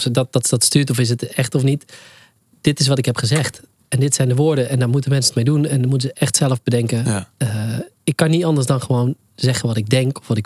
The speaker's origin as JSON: {"language": "Dutch", "region": "North Brabant", "country": "Netherlands", "said": "Ik ben Brabander, ja."}